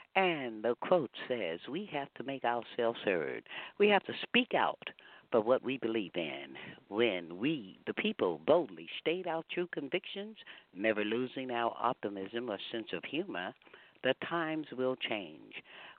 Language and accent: English; Houston, Texas, United States; Today, I had the opportunity to watch the funeral in my hometown. I got homesick to see all of that beauty down there. You know, they talked about George Floyd's funeral. He was from Third Ward, so was I.